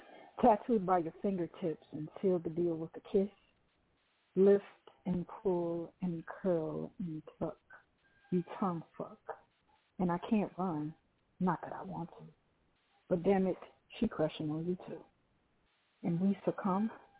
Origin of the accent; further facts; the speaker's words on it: Chicago, Illinois, United States; I'm from Chicago, born and raised.